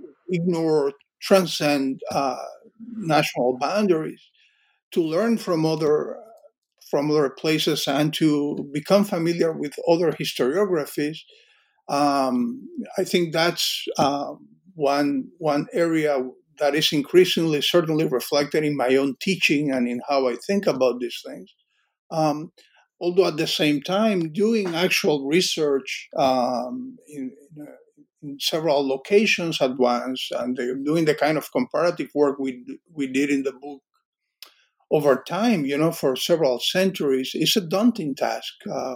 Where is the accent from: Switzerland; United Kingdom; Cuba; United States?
Cuba; English is a second language; I grew up in Cuba